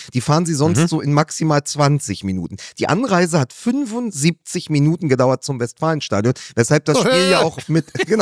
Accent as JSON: {"language": "German", "region": "Berlin", "country": "Germany", "tie": "born or raised there", "said": "wie ich sie sonst nur aus der Hauptstadt kenne, aus meiner Heimatstadt."}